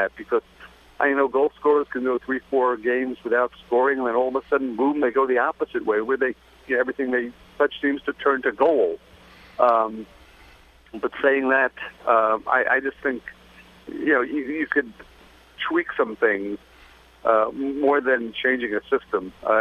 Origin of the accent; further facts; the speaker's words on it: United States; not necessarily that I'm an American.